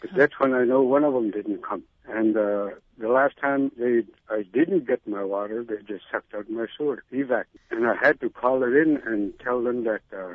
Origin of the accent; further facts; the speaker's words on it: Bethel, United States; I'm from Bethel, and I know that I know her.